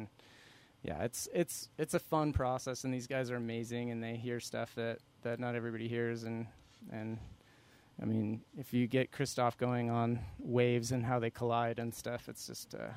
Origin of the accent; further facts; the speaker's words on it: California, United States; also born or lived in Cincinnati, United States / Chicagoland, United States; I was born in Cincinnati, Ohio, and then my parents moved us all around until I was 6, and we lived in California. We lived there until I was 14, and then we moved to the Chicagoland area.